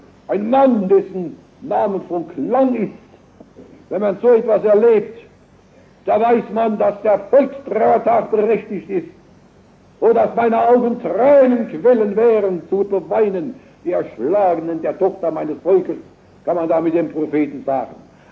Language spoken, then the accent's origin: German; Worms, Rhineland-Palatinate, Germany; So wie in meiner Heimatstadt Worms.